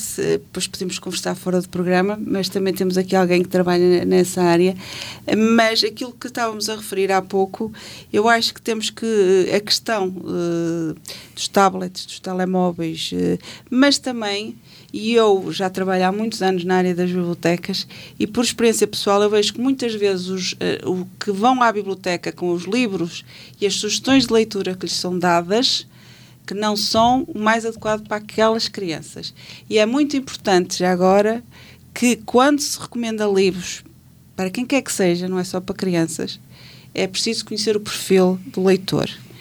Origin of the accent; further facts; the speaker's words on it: Penafiel, Porto, Portugal; eu estou a falar de Penafiel, porque digamos que é a minha terra